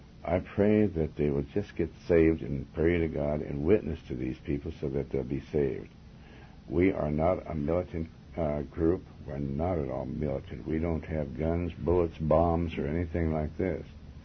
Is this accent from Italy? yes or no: no; United States; So, you know, I'm an American. I love America. I'm really patriotic